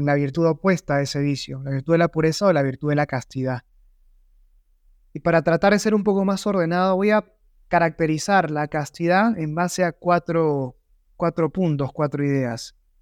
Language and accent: Spanish; Peru; Yo soy de Perú, en Perú hablamos en la hora peruana